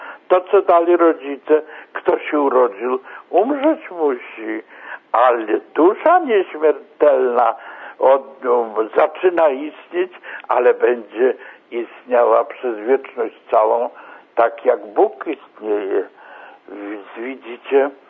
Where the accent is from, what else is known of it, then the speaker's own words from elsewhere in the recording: Vilnius County, Lithuania; urodziłem się na Wężczyźnie 92 lata temu, zobaczcie, jaki stary jestem, i dlatego też wychowałem się tam, nasiąkając tymi pięknymi tradycjami